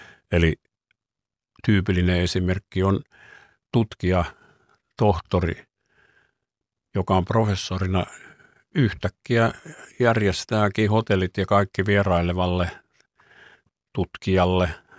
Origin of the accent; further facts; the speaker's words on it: Kuopio, North Savo, Finland; now in Kuopio, Finland; minä olin kuopiolainen